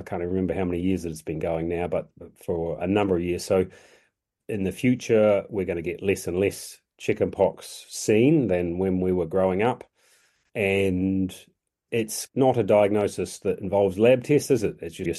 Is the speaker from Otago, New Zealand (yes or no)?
yes; Otago, New Zealand; also born or lived in Darfield; now in Lincoln, New Zealand; I do consider myself not a townie. I went to school in South Otago and then at Darfield High School